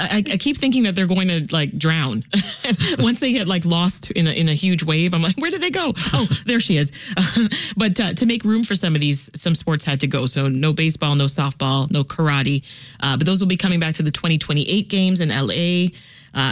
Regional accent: Jamaica; that's the event that I got to separate from the country I currently live in and cheer on my home country. Team Jamaica.

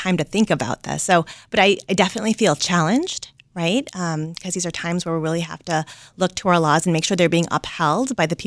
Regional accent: United States; And I have to believe that as an American, right?

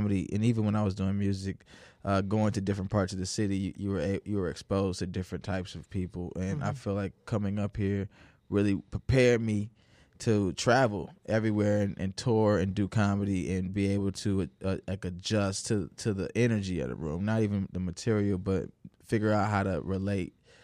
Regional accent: Naperville, Illinois, United States; Growing up in Naperville sucked. Nice books, a little racism.

